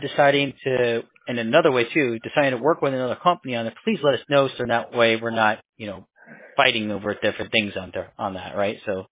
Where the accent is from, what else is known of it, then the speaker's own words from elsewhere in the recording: California, United States; also born or lived in Bronx, New York; Well, I'm from New York, right? Born in Bronx, New York. Oh. Grew up in California for quite some time.